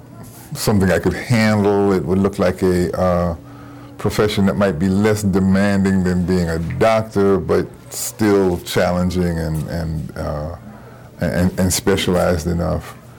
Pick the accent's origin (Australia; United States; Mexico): United States; Northern United States; I mean, I grew up in the North. I'm not going to say that there wasn't prejudice and discrimination up North